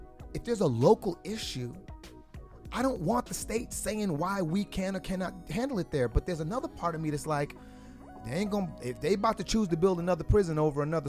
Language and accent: English; Brooklyn, New York, United States; born there; I was born in Brooklyn.